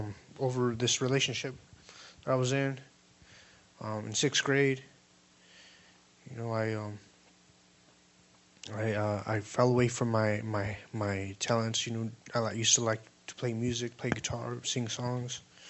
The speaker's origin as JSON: {"language": "English", "town": "Bradenton", "region": "Florida", "country": "United States", "tie": "born or raised there", "also_born_or_lived": "Palmetto", "said": "And, you know, I grew up right here in Bradenton, in Palmetto."}